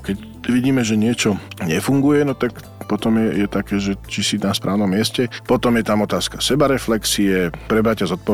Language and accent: Slovak; eastern Slovakia, Slovakia; ty tam tak dosť zaťahuješ, však som z východu Moreta. Čo čakáte, že ja teraz budem proste, no, je mi to mnohokrát ťažké mať tú spisovnú slovenčinu takú aj s tým správnym prízvukom